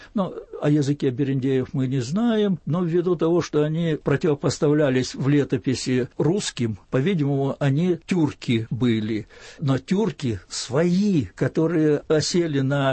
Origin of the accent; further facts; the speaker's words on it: Kursk Oblast, Russia; also born or lived in Moscow; Я уроженец Курской области, долгое время в Москве жил